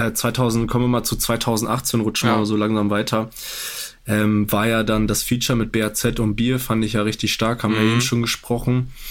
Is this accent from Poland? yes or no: yes; Poland; Ich bin ja auch Pole.